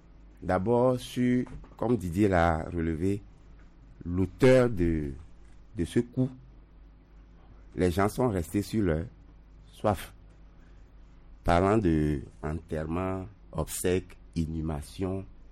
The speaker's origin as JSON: {"language": "French", "country": "Togo", "said": "Je suis togolais"}